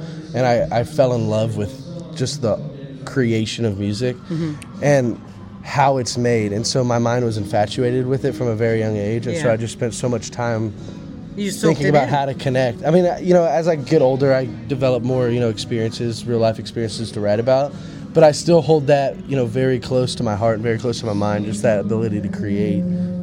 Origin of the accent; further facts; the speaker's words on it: Austin, Texas, United States; I grew up in Austin, so, that explains that.